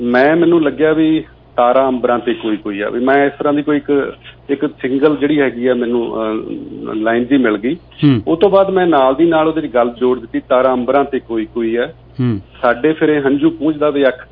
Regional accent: Raipur, Punjab, India; ਸ਼ੁਰੂ ਚ ਮੇਰੇ ਪਿੰਡ ਤੇ ਮੈਂ ਰਾਏਪੁਰ ਪਿੰਡ ਮੇਰਾ ਇੱਥੇ ਸਕੂਲ ਸੀਗਾ ਪੰਜਵੀਂ ਤੱਕ ਮੈਂ ਇੱਥੇ ਪੜ੍ਹਿਆ

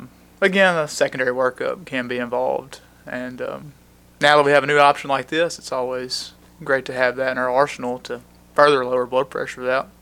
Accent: Greenwood, Mississippi, United States; now in Tupelo, United States; I'm from Greenwood. Did really most of my training in Jackson. Was there for about 12 years. So I came north to Tupelo.

